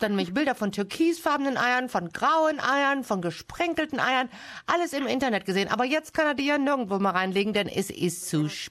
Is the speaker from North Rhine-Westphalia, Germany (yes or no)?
yes; North Rhine-Westphalia, Germany; Also bei uns im Münsterland jedenfalls hieß es immer